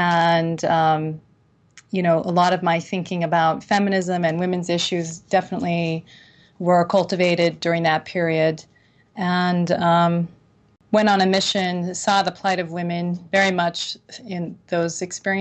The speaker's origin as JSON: {"language": "English", "town": "Burlington", "region": "Vermont", "country": "United States", "tie": "born or raised there", "said": "So I grew up in Burlington, Vermont. I was the fifth of eight children in a very active LDS family."}